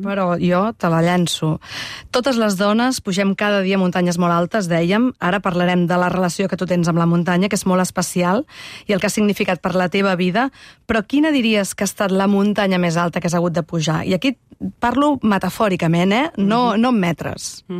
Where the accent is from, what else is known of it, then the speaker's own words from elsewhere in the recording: Tarragona, Catalonia, Spain; En aquell moment, per exemple, jo sóc de Tarragona.